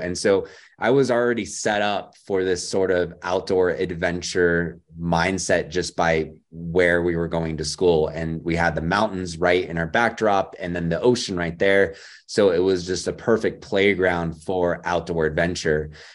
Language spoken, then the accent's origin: English; San Jose, California, United States; Yeah, I was born in San Jose, California. Not my favorite place. That's why as soon as I was 18, I got the hell out of there and moved down to Southern California. But yeah, I'm from San Jose, born and raised.